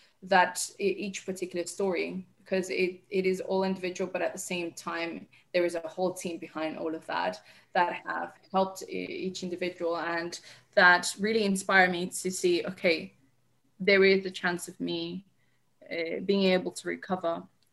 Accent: Colombia; I'm originally from Colombia, so my name is a Spanish name.

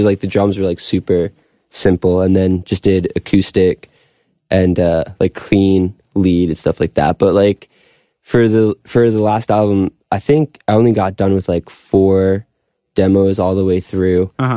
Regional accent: Long Beach, California, United States; also born or lived in Wilkes-Barre; I mean, in Wilkes-Barre, I just wrote in my bedroom a lot. And then I grew up in Long Beach.

